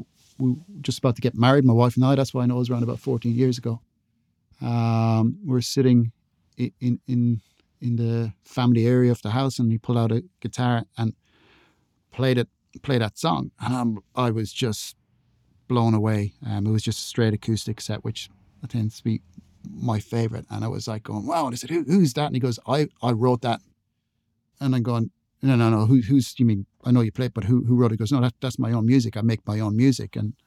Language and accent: English; Ireland; I'm Irish and I'm from the Republic, so the south of Ireland